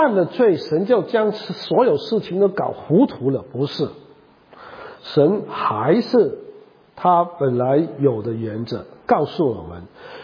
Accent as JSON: {"language": "Chinese", "country": "China", "said": "在我们中国人古代的经文呢，甲骨文里面一个字呢，这样写的"}